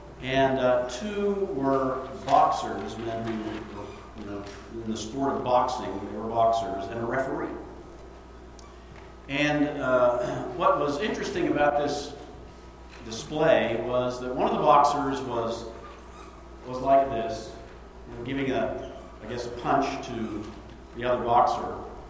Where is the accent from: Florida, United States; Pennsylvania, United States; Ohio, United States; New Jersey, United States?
Ohio, United States; Martins Ferry; When I was a child, I used to get my hair cut at a barber shop in downtown Martins Ferry, my hometown.